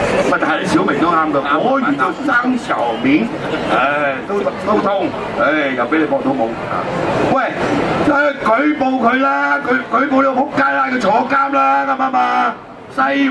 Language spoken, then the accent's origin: Cantonese; Hong Kong; 佢點樣可以明白我哋香港人需要啲咩啫？